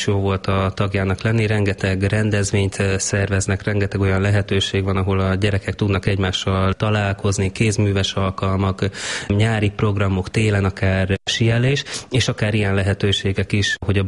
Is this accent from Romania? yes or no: no; Zakarpattia Oblast, Ukraine; Igen, biciklitúrára érkeztünk Kárpátaljáról. Otthon Kárpátalján már többször szerveztünk biciklitúrát